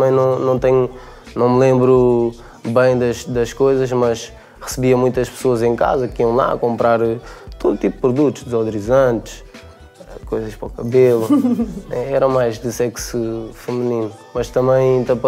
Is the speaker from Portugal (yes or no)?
yes; Martins, Portugal; Nasci e cresci em Martins. Eu não sei como é crescer noutro sítio, mas adorei crescer em Martins